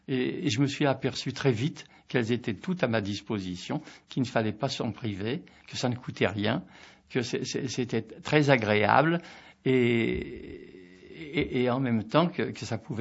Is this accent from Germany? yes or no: no; Le Havre, Normandy, France; dans ma ville natale, qui est Le Havre